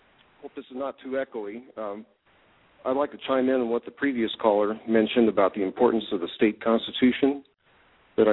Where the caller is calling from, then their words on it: Kansas City, United States; Kansas City.